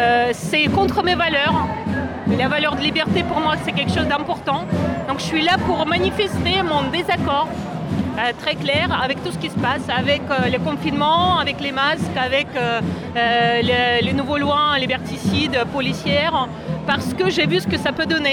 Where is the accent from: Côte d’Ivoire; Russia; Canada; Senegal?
Russia; French is a second language; now in France; Déjà, je suis russe, donc j'ai vu l'inexistence de liberté en Russie.